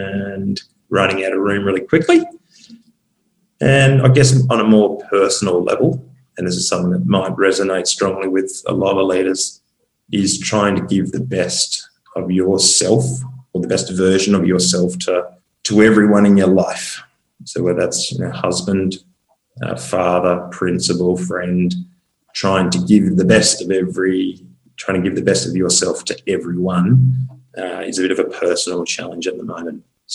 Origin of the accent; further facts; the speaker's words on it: Loxton, South Australia, Australia; I grew up in Loxton. I lived on a farm.